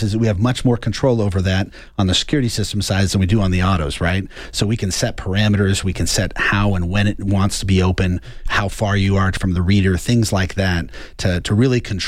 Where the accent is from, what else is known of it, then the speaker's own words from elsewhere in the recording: Tucson, Arizona, United States; It is, we are born and raised in Tucson. It's a 520, but it's also the 790, which means that we were old Tucson, been around here for a long time.